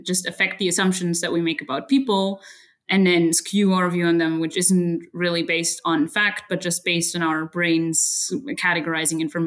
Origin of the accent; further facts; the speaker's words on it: Germany; English is a second language; I'm the head of science at eCulture. I'm originally from Germany.